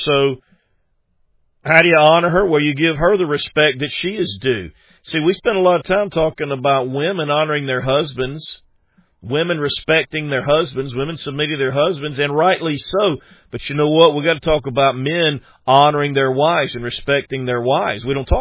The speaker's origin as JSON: {"language": "English", "region": "South Carolina", "country": "United States", "said": "I'm from South Carolina. But I went to school in New Orleans, and so I learned a little bit of that Cajun culture."}